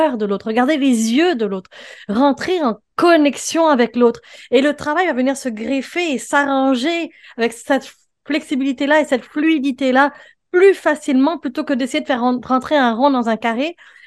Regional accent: Côte d’Ivoire; Je suis indienne de Côte d'Ivoire et c'est en Afrique, quand un enfant naît, c'est le village qui l'éduque.

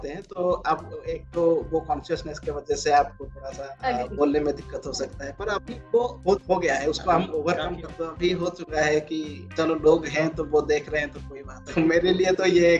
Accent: Odisha, India; हम एक्चुअली उड़ीसा से एक गांव से बिलोंग करते हैं और हमारे गांव के आसपास काफी सारे अनएक्सप्लोर्ड जगह है

